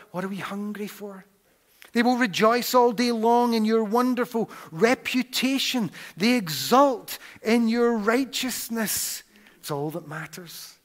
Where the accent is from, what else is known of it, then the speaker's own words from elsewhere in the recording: Glasgow, Scotland, United Kingdom; my hometown, my home city in Glasgow.